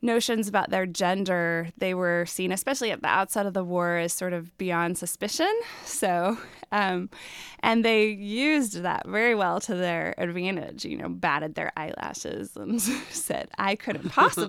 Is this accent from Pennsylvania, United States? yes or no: no; Chicago, Illinois, United States; now in Astoria, United States; I grew up in Chicago, so it's a much bigger city, but it's a really lovely community here in Astoria